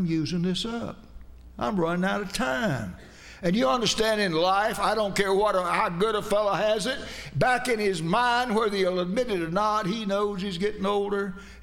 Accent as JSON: {"language": "English", "town": "Haines City", "region": "Florida", "country": "United States", "tie": "born or raised there", "also_born_or_lived": "South Georgia", "said": "When I was a kid, we moved to Florida from South Georgia. In South Georgia, we had a creek, but you couldn't hardly get your feet wet in it. And we came down here to the Haines City where we got lakes everywhere."}